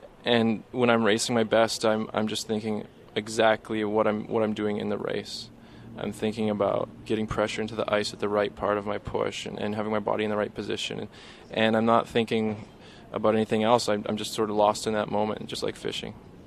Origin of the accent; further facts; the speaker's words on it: Red Deer, Alberta, Canada; But we always had a garden growing up in Red Deer.